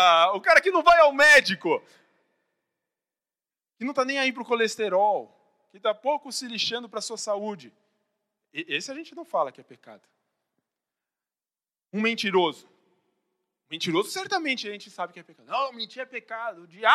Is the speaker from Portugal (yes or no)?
no; São Paulo, Brazil; Mas agora, como paulistano, ai, ai, ai